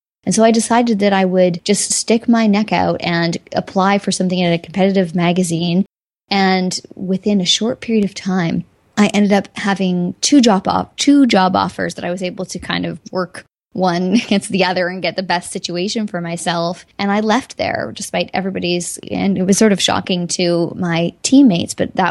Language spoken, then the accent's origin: English; Alberta, Canada; also born or lived in West Coast; And I grew up partly on the West Coast and then partly also in rural Alberta.